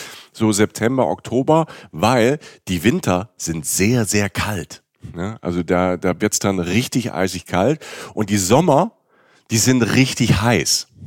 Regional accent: Rhineland-Palatinate, Germany; oder ich komme aus der Pfalz, ne, wir haben das auch so ein bisschen.

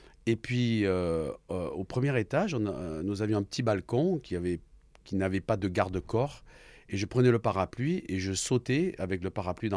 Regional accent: Draguignan, Provence-Alpes-Côte d'Azur, France; born there; je suis né à Draguignan, dans le Var. J'ai 64 ans, je suis né le 6 juin 1959.

